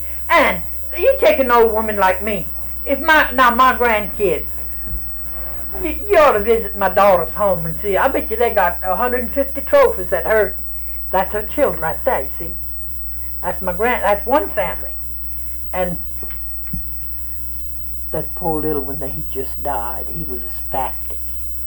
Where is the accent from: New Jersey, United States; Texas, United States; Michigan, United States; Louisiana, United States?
Louisiana, United States; I'm a Cajun